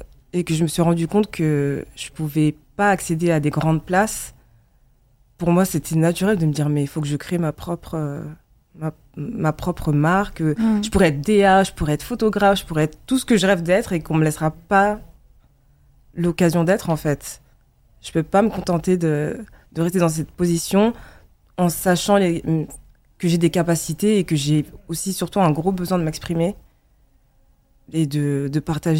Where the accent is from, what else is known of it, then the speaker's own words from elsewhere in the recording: Auvergne-Rhône-Alpes, France; now in Paris, France; on va dire que je suis arrivée à Paris en 2011-2012, parce qu'à la base, je viens d'Auvergne.